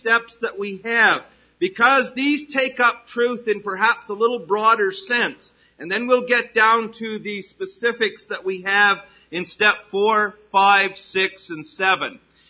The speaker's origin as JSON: {"language": "English", "country": "Canada", "tie": "born or raised there", "said": "growing up in Canada, we studied in school a great deal concerning British history."}